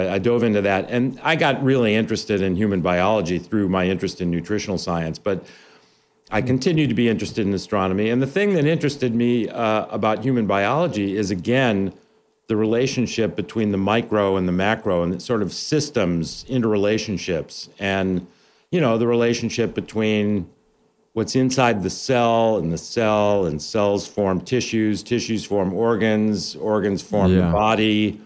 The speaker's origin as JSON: {"language": "English", "region": "Illinois", "country": "United States", "tie": "born or raised there", "said": "So I grew up outside of Chicago."}